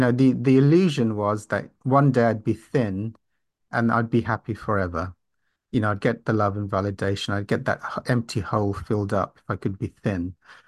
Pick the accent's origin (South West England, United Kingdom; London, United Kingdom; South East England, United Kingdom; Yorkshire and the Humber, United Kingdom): London, United Kingdom; I'm an overeater from London, United Kingdom.